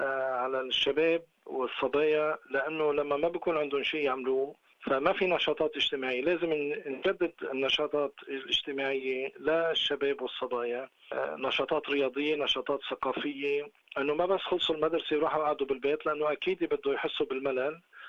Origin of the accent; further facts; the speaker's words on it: Syria; ما فيني أنا سوري